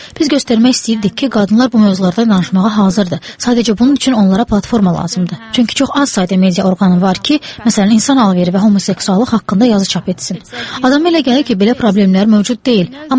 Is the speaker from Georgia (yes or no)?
no; Moldova; now in Azerbaijan; Mən özüm Moldavadanam və bir ildir ki, Azərbaycandayım.